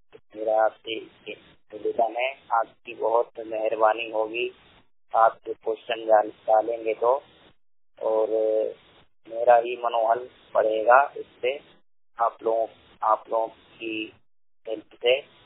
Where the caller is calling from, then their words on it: Bhopal, Madhya Pradesh, India; मैं भोपाल जिले का निवासी हूँ।